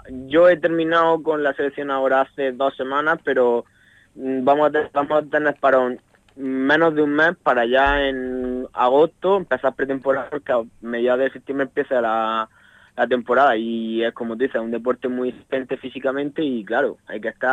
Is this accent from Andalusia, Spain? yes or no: yes; La Mojonera, Andalusia, Spain; aquí en Almería, pero yo soy de la Mojonera.